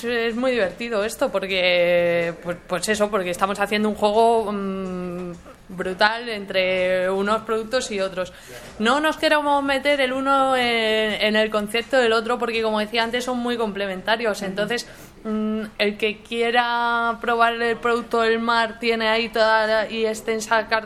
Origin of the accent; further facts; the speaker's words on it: La Rioja, Spain; now in Madrid, Spain; es mi identidad, ¿no? Traer el producto riojano y exponer mi tierra en la capital.